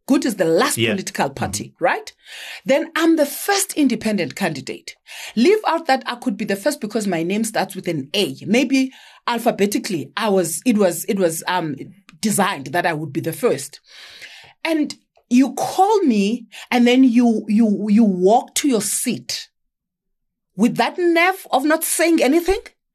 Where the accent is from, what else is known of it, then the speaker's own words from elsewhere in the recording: Bizana, Eastern Cape, South Africa; born there; I was born in Bizana. Bizana is a beautiful small town, underdeveloped currently, thanks to the Messi ANC. Small, beautiful town off Bizana in the Eastern Cape. That is where I was born.